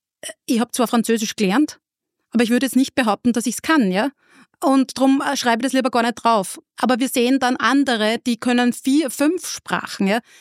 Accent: Upper Austria, Austria; also born or lived in United States; weil ich bin halt einfach in Oberösterreich aufgewachsen, ja. Habe dann schon über den Tellerrand geschaut und bin auch dann in die USA gegangen und habe 2 Jahre dort gewohnt, ja.

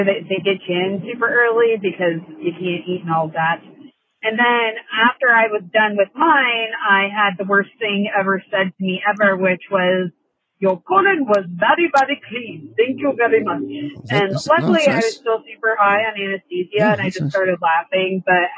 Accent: Cincinnati, Ohio, United States; when I was growing up outside of Cincinnati, yep, we had a Sizzler near our house

